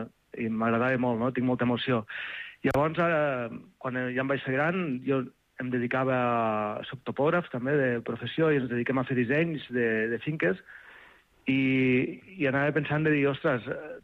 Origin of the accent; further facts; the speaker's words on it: Seròs, Catalonia, Spain; Nosaltres som de Cal Blanc, al nostre poble, a Serós.